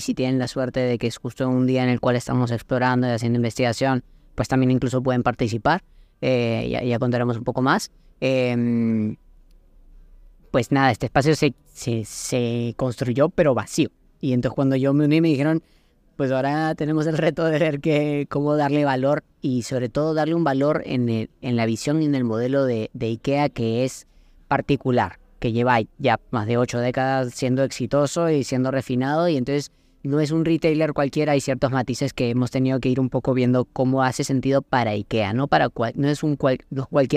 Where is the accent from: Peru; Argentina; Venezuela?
Peru; born there; yo soy peruano, nací en Perú, pero bueno, por la vida he estado en distintos lugares, sobre todo en Latinoamérica.